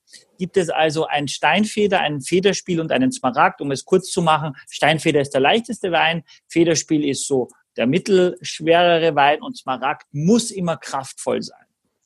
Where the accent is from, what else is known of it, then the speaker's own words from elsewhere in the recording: Austria; moved away as an adult; now in Hamburg, Germany; als Österreicher in Hamburg leben seit über 20 Jahren